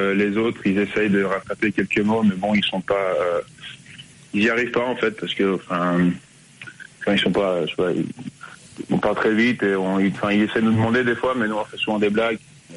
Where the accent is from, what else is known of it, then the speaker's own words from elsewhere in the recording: Belgium; accent: mix of Swiss, Belgian and French; also born or lived in Switzerland; je suis né en Suisse, comme vous avez dit. Mon père, il jouait là-bas. Et après, on a déménagé en Belgique parce qu'il a fait un transfert dans un club belge. Et en fait, on a habité là-bas pendant 11 ans.